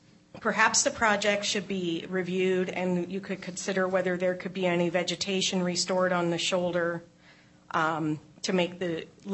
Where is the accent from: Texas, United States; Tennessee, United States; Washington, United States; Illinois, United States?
Washington, United States; Black Diamond; now in Bellevue, United States; I live in Bellevue, and I grew up on Roberts Drive in Black Diamond